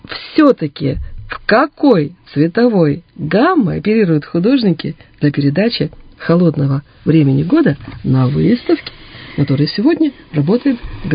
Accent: Siberia, Russia; Ну да, мы сибиряки, мы, конечно, наверное, все-таки и живем больше в это холодное время года

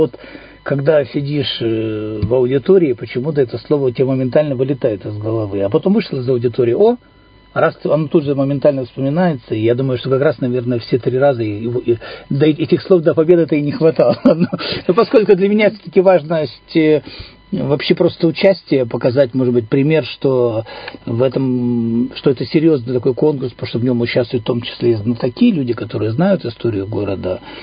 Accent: Irkutsk, Irkutsk Oblast, Russia; Да, и я со второго Иркутска.

